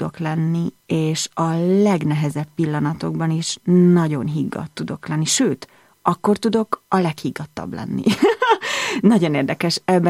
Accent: Hungary; born there; házasodtak össze, ott született a bátyám, és végül úgy döntöttek, hogy Magyarországra költöznek, és így születtem már én.

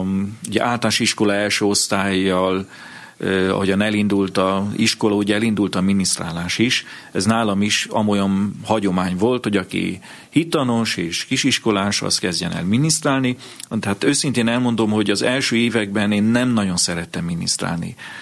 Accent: Vas, Hungary; nagyon kötődtem a szüleimhez, a szülőföldemhez, és tudtam, hogy hát az egy bentlakásos gimnázium van itt a környéken, Kőszegen, Szombathelyen, ahol bejáró lehetnék.

